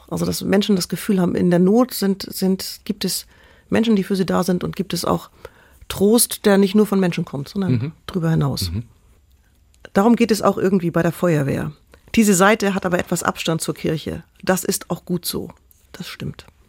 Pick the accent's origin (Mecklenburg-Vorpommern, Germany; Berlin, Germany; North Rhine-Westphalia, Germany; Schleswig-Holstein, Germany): Schleswig-Holstein, Germany; Kiel; now in Elmshorn, Germany; Ich bin in Kiel aufgewachsen, lebe jetzt mit meiner Frau in Elmshorn